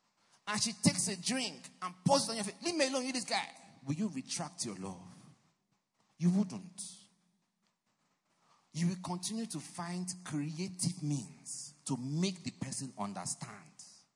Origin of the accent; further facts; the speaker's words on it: Nigeria; I'm Nigerian, right?